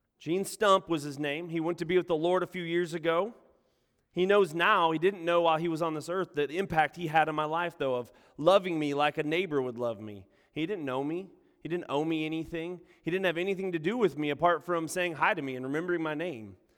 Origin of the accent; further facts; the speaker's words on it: Flint, Michigan, United States; it takes me back quite a few years to my hometown of Flint, Michigan